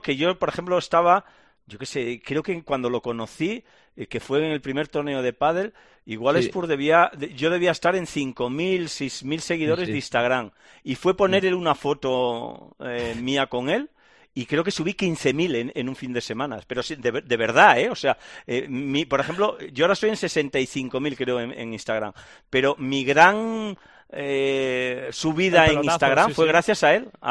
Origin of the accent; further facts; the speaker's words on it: Arriate, Andalusia, Spain; Es de mi pueblo, es arriano, pero no apostaba solo porque fuera arriano